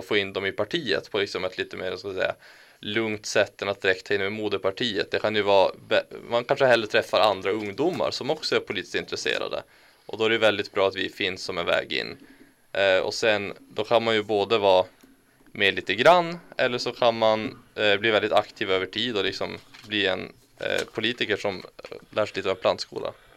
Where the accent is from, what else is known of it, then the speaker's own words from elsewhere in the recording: Luleå, Norrbotten County, Sweden; Jag är faktiskt äldre än Dag med några månader. … jag är från Luleå.